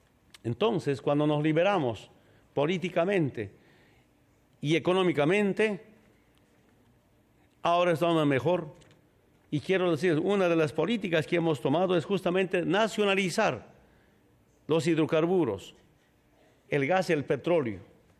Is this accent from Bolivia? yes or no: yes; Bolivia; de las reivindicaciones que tiene mi pueblo, el pueblo de Bolivia.